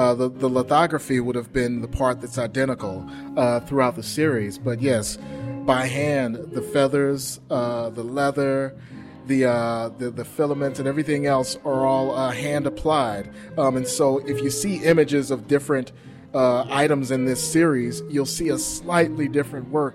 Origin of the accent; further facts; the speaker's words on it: St. Louis, Missouri, United States; I grew up in St. Louis, Missouri, listening to … some of the giants of the blues